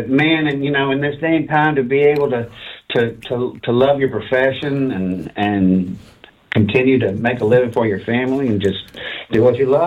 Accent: Kentucky, United States; I think, well, I'm from Kentucky, so I grew up a little gospel bluegrass stuff

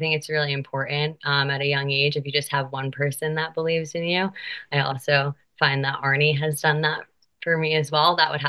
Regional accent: Mahwah, New Jersey, United States; now in Jersey City, United States; I am a born and raised Jersey girl. Grew up in a town called Mahwah, New Jersey. For those of you that don't know where that is, it's the last exit.

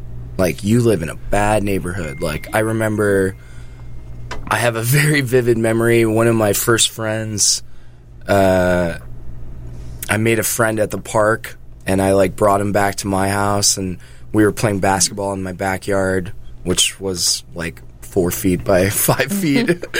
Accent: Chicago, Illinois, United States; I grew up in Wicker Park. Born and raised.

